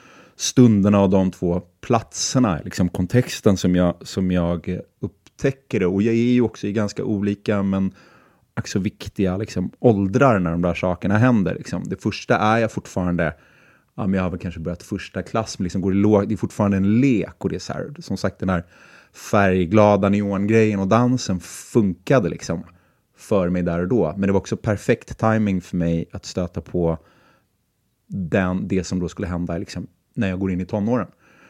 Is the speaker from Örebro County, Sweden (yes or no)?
no; Stockholm, Stockholm County, Sweden; min uppväxt i Stockholm är liksom uppdelad i två, eller helt enkelt jag bodde på två olika adresser, två delar av Stockholm. Jag är adopterad och kom, när jag kom till Sverige så hamnade jag, min familj bor i, eller bodde i Bromma, i villakvarteren i Äppelviken.